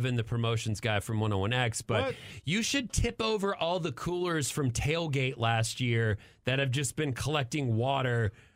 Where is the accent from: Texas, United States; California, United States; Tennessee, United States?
Texas, United States; Amarillo; The sound of the cicada to me was the sound of growing up in Amarillo and the Panhandle, Palo Duro Canyon.